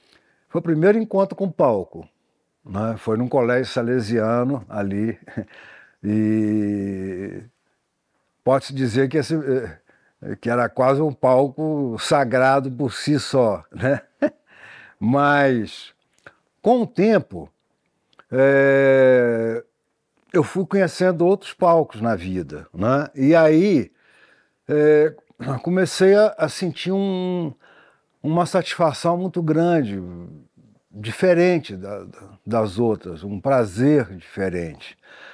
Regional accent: Ponte Nova, Minas Gerais, Brazil; nesse colégio salesiano, lá em Ponte Nova, na minha cidade natal

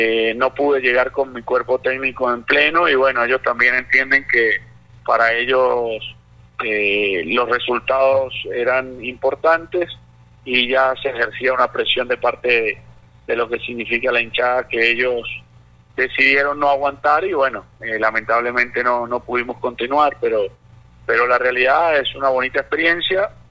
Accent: Venezuela; también es triste saber que por ser venezolano se te cierran puertas para poder laborar en un fútbol como el chileno, y no solo me ha pasado a mí

